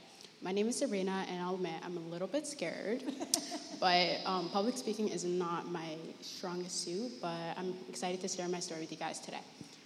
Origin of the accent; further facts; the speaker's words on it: Ontario, Canada; I grew up in the Chandler Mowat community, and so much of my growth came came from the House of Friendship and Gathering Church.